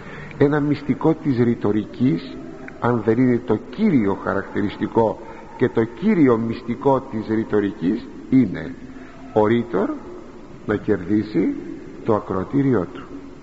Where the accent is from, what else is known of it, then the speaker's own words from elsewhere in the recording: Greece; σαν Έλληνες που είμαστε την έχουμε και εμείς κληρονομήσει